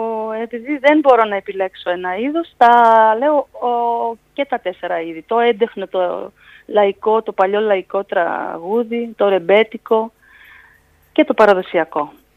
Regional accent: Thessaly, Greece; Γιατί είμαι και εγώ από τη Θεσσαλία.

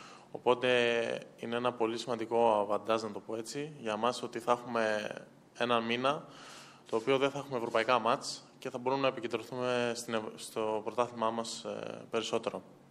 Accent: Greece; Εντάξει, εμείς είμαστε Έλληνες και καταλαβαίνουμε πολλά πράγματα, τα καταλαβαίνουμε όλα.

